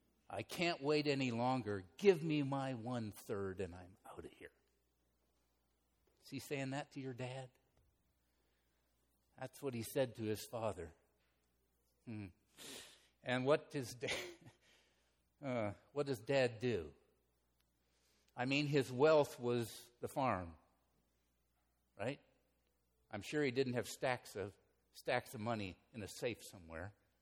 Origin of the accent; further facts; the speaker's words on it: Peterborough, Ontario, Canada; I worked one summer for one of my uncles, a contractor, in my hometown, Peterborough, Ontario, Canada.